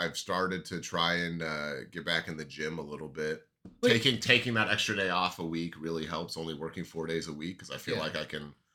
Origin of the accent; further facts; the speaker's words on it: Idaho, United States; Yeah, when I was, because I grew up in North Idaho, right? And so there's always snow on the ground for my birthday.